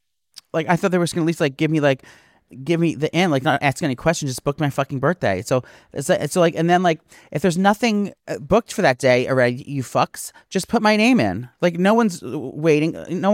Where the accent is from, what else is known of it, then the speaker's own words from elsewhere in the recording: France; I wanted to a French restaurant originally because I'm from France.